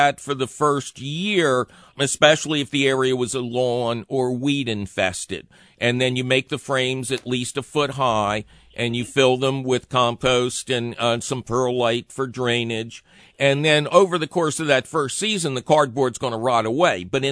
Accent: Philadelphia, Pennsylvania, United States; I grew up in Philly.

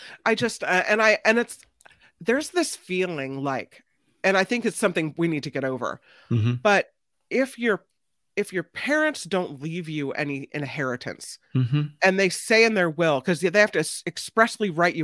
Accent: California, United States; Well, Dora says the president just landed in my hometown in Santa Cruz County.

